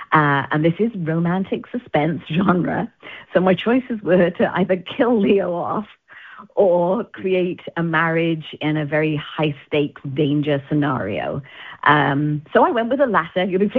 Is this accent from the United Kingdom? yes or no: yes; England, United Kingdom; moved away; It's set in England. I'm English originally, and I've absolutely loved coming back for this series.